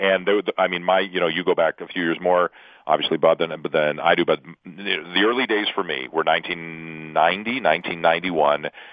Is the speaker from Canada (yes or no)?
yes; Canada; the first question I got asked was about being Canadian.